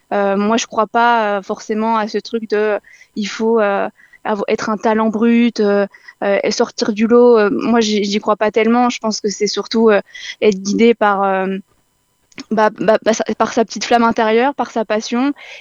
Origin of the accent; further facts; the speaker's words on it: Remiremont, Grand Est, France; moi, je suis née à Armiremont, j'ai fait toute ma scolarité ici. C'est une petite ville, j'ai tous mes repères